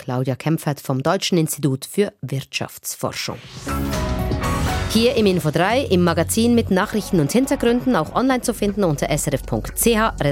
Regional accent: Switzerland; Sie erwähnten die blaue Plakette, die kennt man bei uns in der Schweiz nicht.

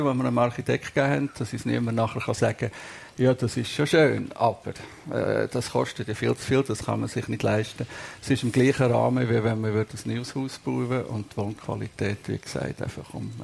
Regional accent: Melchtal, Obwalden, Switzerland; Ich bin in Melchtl aufgewachsen, ein Dorf mit 200 Leuten und 50 Klosterfrauen. Es hatte ein Kloster.

